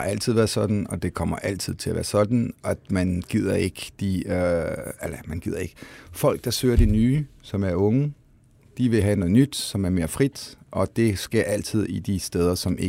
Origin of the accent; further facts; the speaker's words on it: France; Jeg er franskmand.